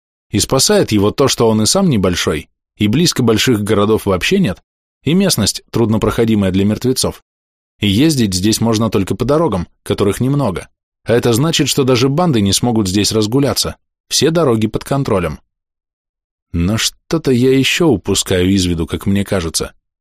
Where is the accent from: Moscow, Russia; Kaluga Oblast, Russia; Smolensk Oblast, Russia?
Moscow, Russia; Это я из Москвы, с ней все понятно.